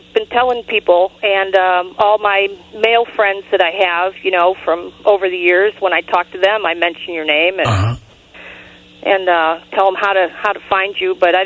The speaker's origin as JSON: {"language": "English", "region": "Illinois", "country": "United States", "moved": "yes", "said": "No, I'm originally from Chicago suburbs, and then I moved up here about 11 years ago."}